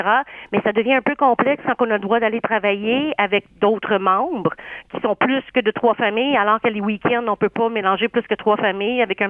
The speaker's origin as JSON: {"language": "French", "region": "Quebec", "country": "Canada", "said": "nous autres, on n'est pas des Hongrois, on est des Québécois."}